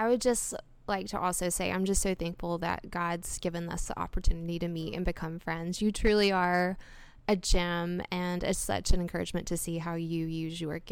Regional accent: Memphis, Tennessee, United States; now in Nashville, United States; I've lived in Nashville for almost 5 years now, five years this summer. I'm originally from Memphis. I moved around a little bit, but ultimately landed here.

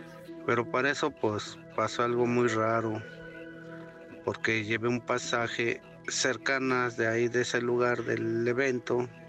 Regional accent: Jolalpa, State of Mexico, Mexico; now in Durango, Mexico; Los saludo de aquí desde Durango, Durango capital, pero mi pueblo originario es en el Estado de México, allá en Jolalpa, Estado de México.

